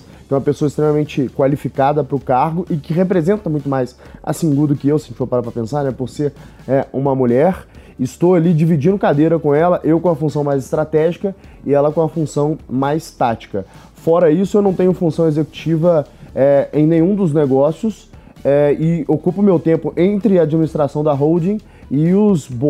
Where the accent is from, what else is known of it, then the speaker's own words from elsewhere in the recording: Carangola, Minas Gerais, Brazil; also born or lived in Rio de Janeiro; now in South Africa; sai de Carangola, entendeu? E aí, saí de Carangola, fui morar em outras cidades, morei aí. Aí depois fui pro Rio de Janeiro, onde eu comecei a fazer a faculdade.